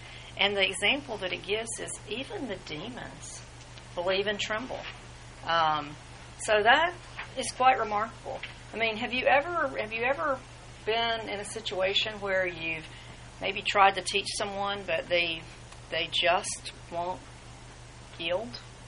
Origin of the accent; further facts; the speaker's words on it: the South, United States; I grew up in the South and tornadoes were the thing.